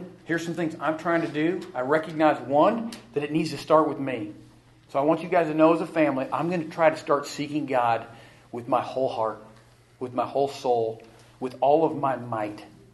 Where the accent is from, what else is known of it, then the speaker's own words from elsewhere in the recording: Lincoln, Nebraska, United States; born there; I was born in Lincoln. My parents both grew up in Nebraska.